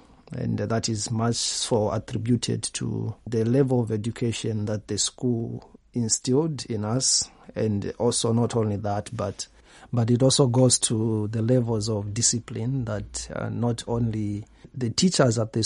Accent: Lusaka, Lusaka Province, Zambia; I was born and raised in Lusaka, one of the provinces in Zambia, one of the 10 provinces actually in Zambia, in a compound called Chipata.

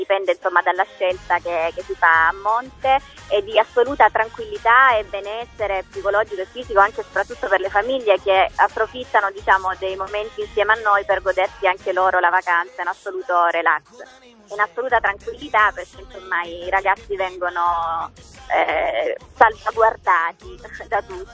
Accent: Apulia, Italy; In provincia di Lecce, ci siamo Salentini Doc.

